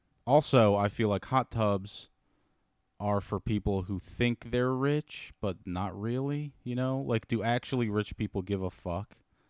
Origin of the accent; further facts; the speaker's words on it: Maryland, United States; It could just be that we're from Maryland and the Maryland white people love hot tubs.